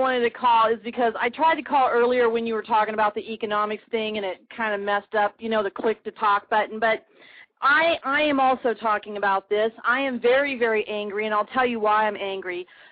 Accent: United States; And, you know, I am an American.

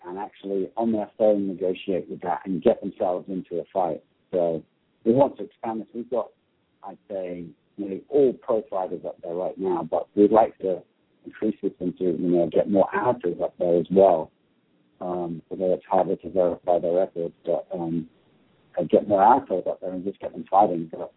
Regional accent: England, United Kingdom; now in United States; I'm from in the UK. I'm from England originally, but I've lived in America since 94.

